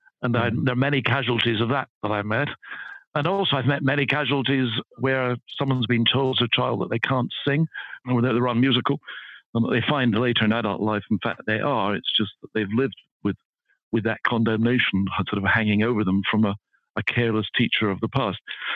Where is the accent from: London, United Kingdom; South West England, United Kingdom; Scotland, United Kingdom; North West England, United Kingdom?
Scotland, United Kingdom; Edinburgh; I grew up in Edinburgh. I was brought up in Scotland. I went to school in Edinburgh, high school in Edinburgh, then university in Edinburgh. So although I've lost the accent, I'm very much a Scot by background.